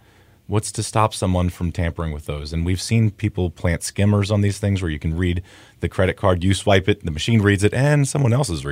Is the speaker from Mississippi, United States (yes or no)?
no; Maryland, United States; I grew up here in Frederick County.